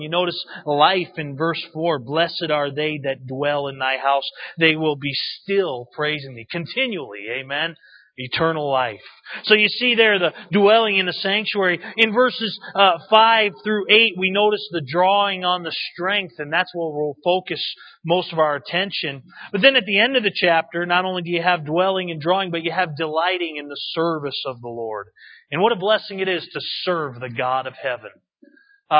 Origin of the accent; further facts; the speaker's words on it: New England, United States; By the way, I'm from New England.